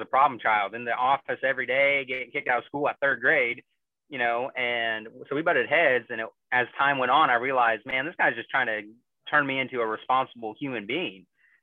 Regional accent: Missouri, United States; Well, I'm originally from Missouri.

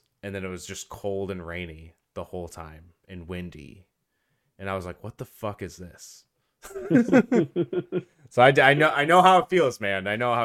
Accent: New York, United States; And I'm like, no, I'm from New York.

